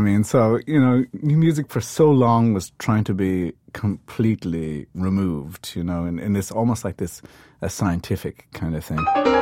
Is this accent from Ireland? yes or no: yes; Ireland; there are huge disadvantages to being Irish because we don't have this massive structure like they have in other European countries for supporting new music.